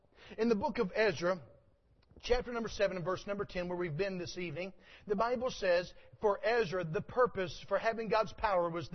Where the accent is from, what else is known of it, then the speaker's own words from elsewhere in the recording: North Carolina, United States; Now, I grew up in North Carolina. I didn't grow up on a farm. People think because I'm from North Carolina, I must be from a farm. I grew up in one of the cities in North Carolina.